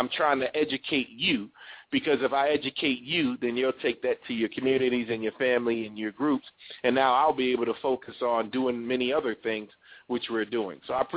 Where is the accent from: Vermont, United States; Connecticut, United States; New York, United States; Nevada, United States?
New York, United States; accent: New York; I'm not slow talking, okay? I'm a New Yorker. So I have that New York flow and that pace.